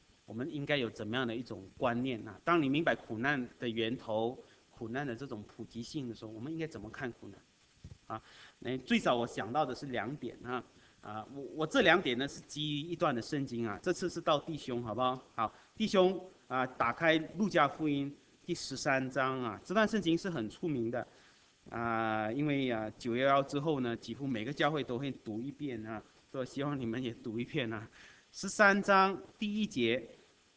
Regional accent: Malaysia; now in Canada; 我在马来西亚长大的，所以几十年来都觉得那种环境是这样的，水是那样的啊，就没有过滤，都是有一点颜色的哈。好，这样的环境长大，那后来到了加拿大的时候

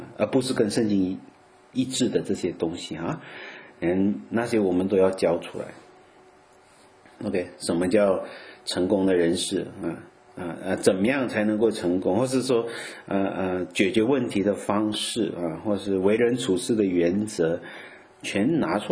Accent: Malaysia

